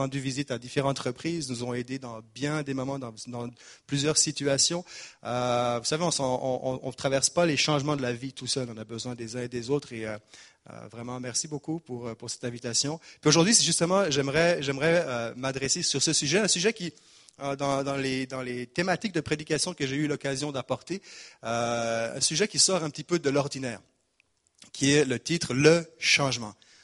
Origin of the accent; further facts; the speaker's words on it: Geneva, Switzerland; je suis originaire de Genève. Donc, moi, je suis un petit peu mélangé au niveau de ma nationalité parce que mon père est espagnol … Ma mère est suissesse.